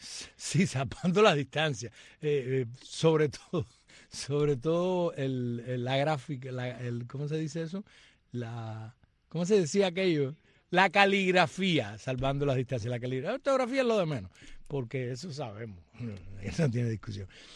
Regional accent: Cuba; que soy una cubana para el bien y no para el mal

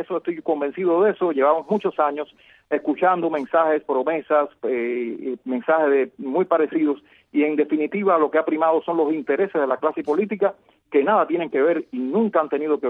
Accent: Cuba; como cubanos, la problemática de derechos humanos que existe dentro de Cuba

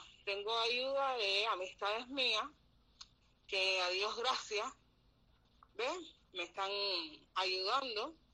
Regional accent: Cuba; y como todo cubano

